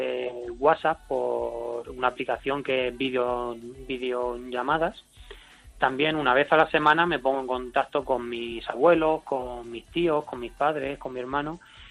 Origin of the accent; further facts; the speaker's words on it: Jumilla, Region of Murcia, Spain; Soy de Jumilla, de Murcia.